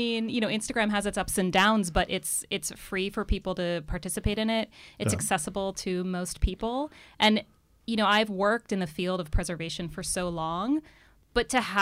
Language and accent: English; Warren County, United States; Well, I grew up here. I grew up in Warren County